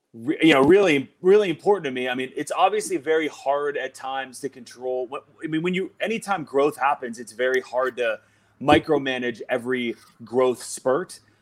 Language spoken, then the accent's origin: English; Pittsburgh, Pennsylvania, United States; like to see it in my hometown, like with my people and our, you know, I don't want to say my community, but like the community of the Pittsburgh music scene is enough for me to have a great time.